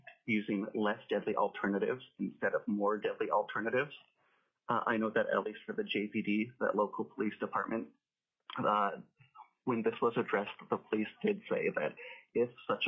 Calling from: Juneau, Alaska, United States; I'm calling from Juneau

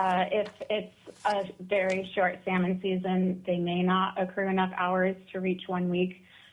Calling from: Anchorage, Alaska, United States; I live in Petersburg, Alaska, and I'm calling in from Anchorage today.

